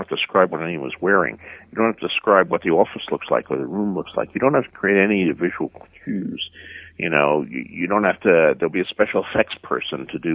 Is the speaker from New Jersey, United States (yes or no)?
yes; Bayonne, New Jersey, United States; when I was growing up in Bayonne, New Jersey